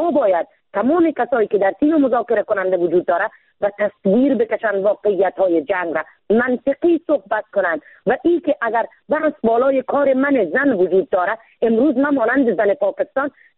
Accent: Afghanistan; من زن افغان هستم

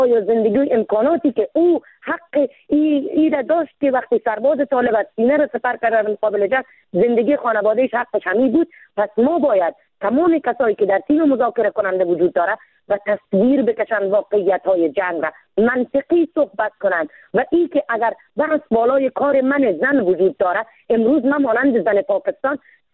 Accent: Afghanistan; من زن افغان هستم

